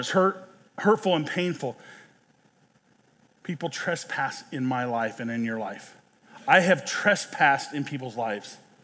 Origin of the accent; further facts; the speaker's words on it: Nebraska, United States; I grew up in Western Nebraska. There's a lot of pheasant hunting there.